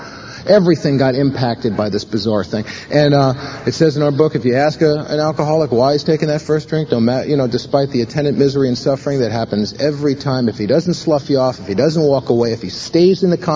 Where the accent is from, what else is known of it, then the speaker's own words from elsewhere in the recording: New York City, New York, United States; born there; I was born in the Bronx in New York City.